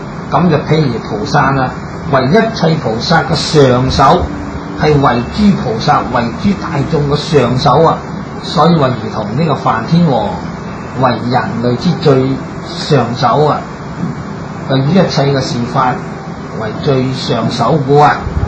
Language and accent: Cantonese; China; 就好像我們中國人過這個中國年